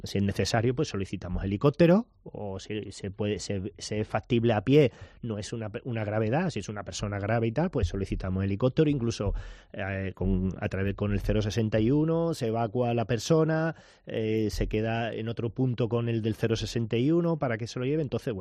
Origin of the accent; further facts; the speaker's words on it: Málaga, Andalusia, Spain; Yo ya escalaba antes, como malagueño, ¿no?